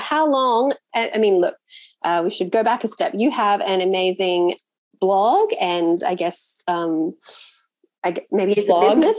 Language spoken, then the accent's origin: English; Australia; he thought I was American. And I was like, dude, I'm Australian.